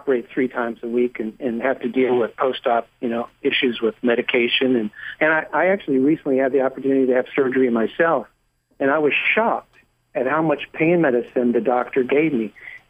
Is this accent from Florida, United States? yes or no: yes; Florida, United States; Well, I'm from Florida.